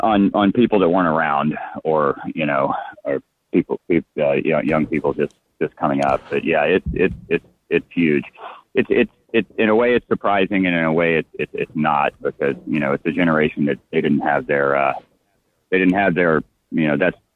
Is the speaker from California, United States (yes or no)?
no; Memphis, Tennessee, United States; I'm from Memphis, Tennessee, and we even had A&R people here.